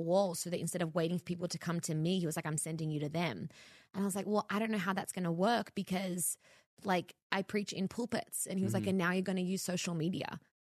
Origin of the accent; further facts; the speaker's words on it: Australia; now in Los Angeles, United States; I moved to LA from Australia to be in ministry, not media.